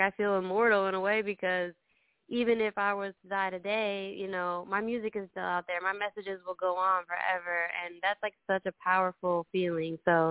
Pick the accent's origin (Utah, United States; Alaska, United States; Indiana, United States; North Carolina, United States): Indiana, United States; Indianapolis; Yeah, so I'm born and raised in Indianapolis.